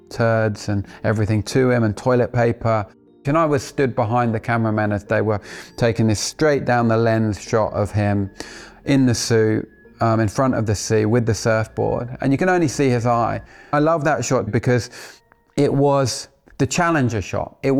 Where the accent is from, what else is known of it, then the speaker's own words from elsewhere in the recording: London, United Kingdom; now in Cornwall, United Kingdom; I'm a Londoner born and bred that now lives in Cornwall. I've lived here for the best part of 20 years.